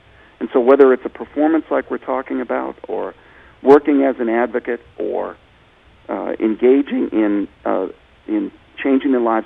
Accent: Boston, Massachusetts, United States; Growing up in Boston with a larger-than-life Irish Catholic father and trying to find my place with other children, sighted children

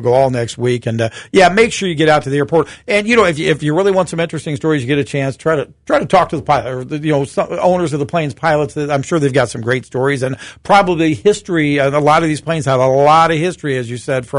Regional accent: Galesburg, Illinois, United States; I said, no, I moved there from the Galesburg area.

